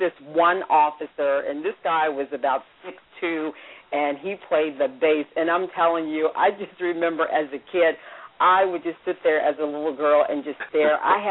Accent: Washington, District of Columbia, United States; So if you're a true Washingtonian like I am

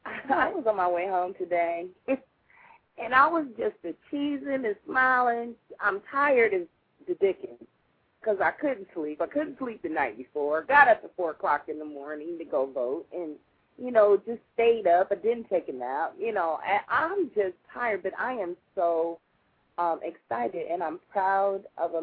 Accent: Ohio, United States; And I am proud to say that I am from Ohio today

